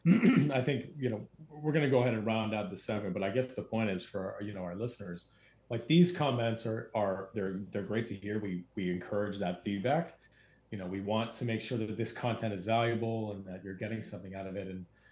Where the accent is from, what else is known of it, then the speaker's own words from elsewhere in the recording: Maine, United States; I grew up in Maine, as I said at the top of the podcast. We have our own sort of sense of our identity.